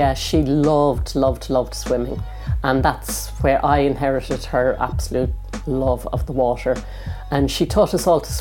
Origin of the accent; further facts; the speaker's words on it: Leinster, Ireland; I'm a Kildare woman, I'm from Bridget country.